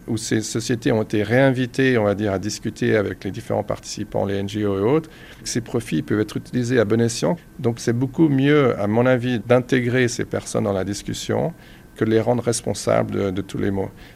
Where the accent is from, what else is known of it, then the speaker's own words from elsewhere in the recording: Switzerland; en tant que Suisse